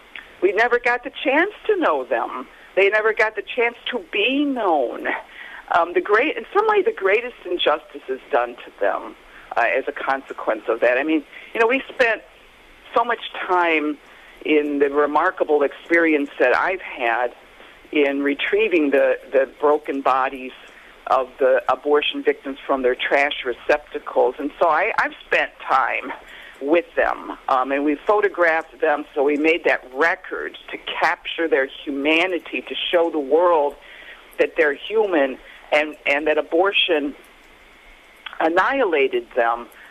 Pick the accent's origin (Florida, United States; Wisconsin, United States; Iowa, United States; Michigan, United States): Michigan, United States; Since we're from Michigan, there's actually four graves or cemeteries where there are graves of aborted babies.